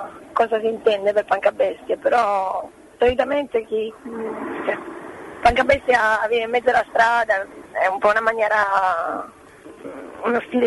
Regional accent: Brindisi, Apulia, Italy; now in Bologna, Italy; È di Brindisi, pugliese.

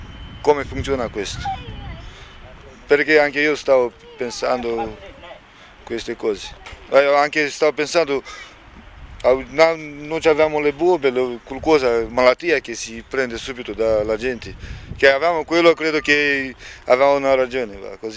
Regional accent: Romania; Sono marrone di razza. Io non voglio dire che sono un'altra nazionalità. Sono romeno, rom, zingaro

